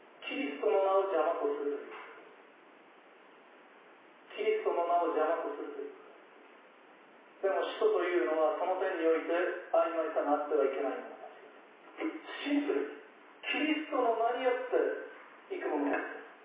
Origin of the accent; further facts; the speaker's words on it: Tohoku, Japan; でも地元の人とですねやり取りしたら出てくるんです本当に、まあ、本当に皆さん聞いたことがないような言葉を私は語ります。